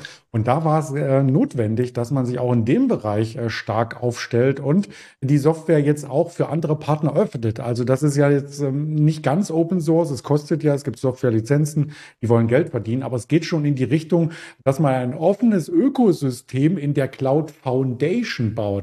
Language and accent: German; East Germany, Germany; Als Ossi war ich nur am FKK bisher.